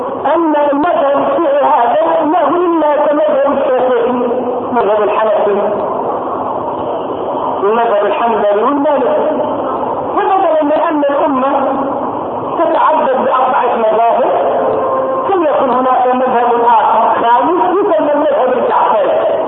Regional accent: Egypt; فجاءت الى بلدنا مصر

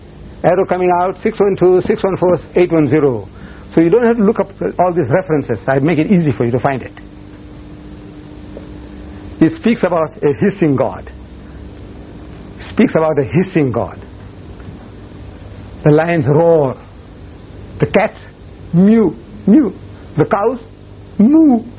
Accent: India; I've seen it as a young boy in India. I was born in India.

